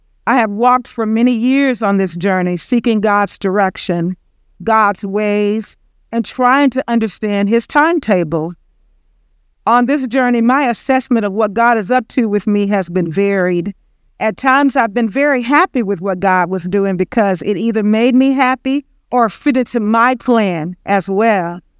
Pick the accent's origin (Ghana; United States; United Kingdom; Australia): United States; Pine Bluff, Arkansas; I saw many things that reminded me of my hometown of Pine Bluff, Arkansas.